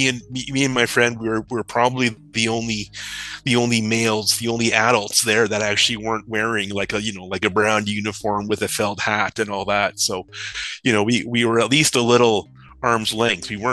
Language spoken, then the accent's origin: English; Ancaster, Ontario, Canada; And I grew up in Ancaster